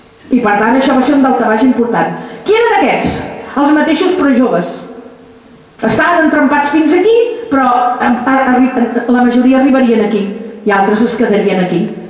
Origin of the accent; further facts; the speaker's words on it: Martorelles, Catalonia, Spain; jo que sóc de Martorelles m'estic quedant sense cap tipus de botiga